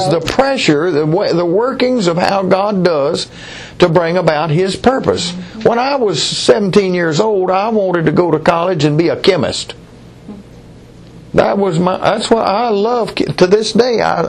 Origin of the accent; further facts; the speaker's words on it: United States; born there; I'm thankful I was born in America.